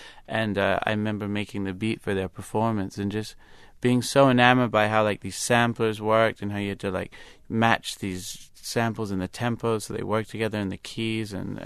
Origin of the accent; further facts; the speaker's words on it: New York, United States; growing up in New York in the late 80s